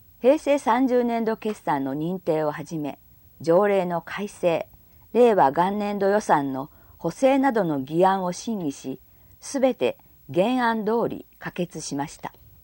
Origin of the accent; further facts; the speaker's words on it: Nagaizumi, Shizuoka, Japan; 生まれ育った長泉町のために、